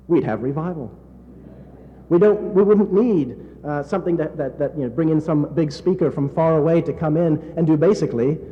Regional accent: Canada; also born or lived in United Kingdom; now in United States; I grew up in Canada. I lived in Britain for some time. So living in the South is something of a new experience for me.

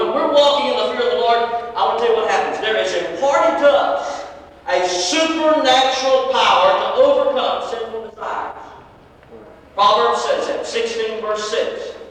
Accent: Fort Worth, Texas, United States; As I mentioned, I grew up in Fort Worth. My dad worked for the city of Fort Worth all of his life.

